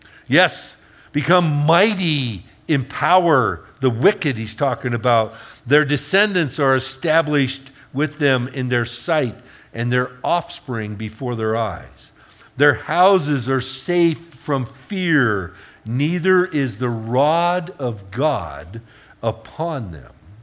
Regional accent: Ireland; I speak here as an Irishman.

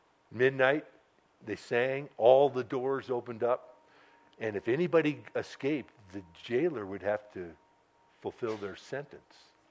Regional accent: Ireland; Okay, I thought it was funny. I like lawyers. I'm Irish.

